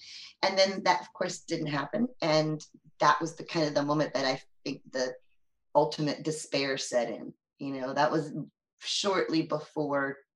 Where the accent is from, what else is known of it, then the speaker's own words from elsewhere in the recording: Maryland, United States; like I grew up in Maryland, really near where she grew up in Maryland.